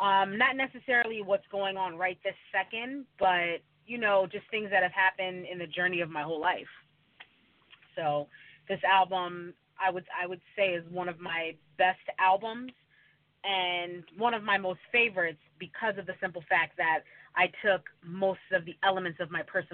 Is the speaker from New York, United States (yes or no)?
yes; New York, United States; also born or lived in Los Angeles, California; I was born in New York, raised half in New York, half in California, in Los Angeles, so back and forth. Right now, I'm currently in New York.